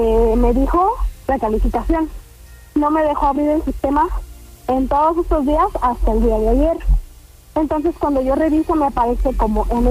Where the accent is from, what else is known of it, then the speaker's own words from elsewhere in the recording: Guerrero, Mexico; Somos de Guerrero, ella está ahorita ya.